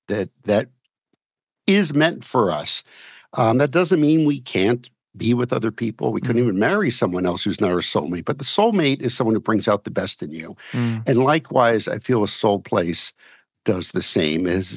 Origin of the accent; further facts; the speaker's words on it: United States; So I am a peripatetic American, an open-minded American, I'd like to think, but I'm still an American.